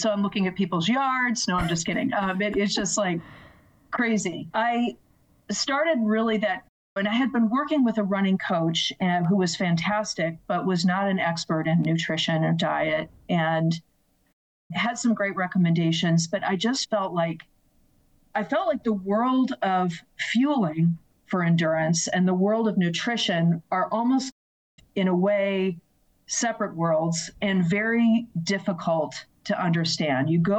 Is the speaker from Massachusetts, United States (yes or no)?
yes; Boston, Massachusetts, United States; And growing up in Boston, that would have just been this incredibly spiritual thing.